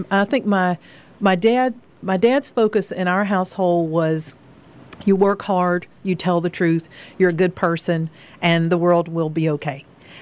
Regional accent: Graham, North Carolina, United States; I'm probably one of the proudest people ever born and raised in Graham, North Carolina, half an hour down the road.

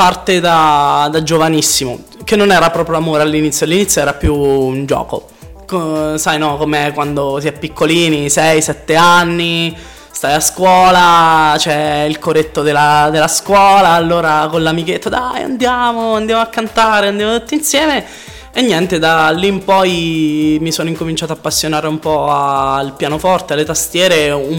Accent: Ascoli Piceno, Marche, Italy; Io sono di Ascoli Piceno.

